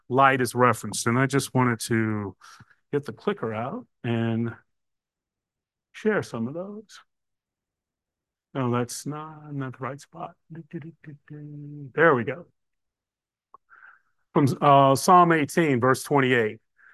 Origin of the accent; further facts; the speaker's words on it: Nashville, Tennessee, United States; I'm from Nashville, Tennessee.